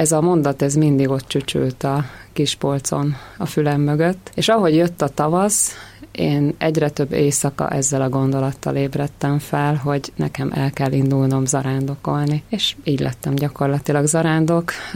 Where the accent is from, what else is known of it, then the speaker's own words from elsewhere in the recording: Pécs, Baranya, Hungary; Ugye én pécsi vagyok